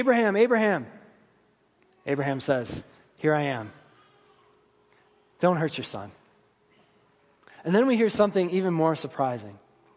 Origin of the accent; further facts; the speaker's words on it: Michigan, United States; I'd seen God's faithfulness in the formation of a new church in my hometown when I moved back to Michigan